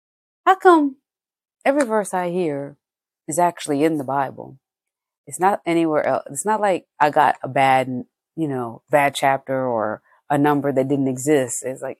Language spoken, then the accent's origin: English; Jamaica; And I'm originally from Jamaica, so when you're from the Caribbean, they say, oh, chat the dopey, play with dopey.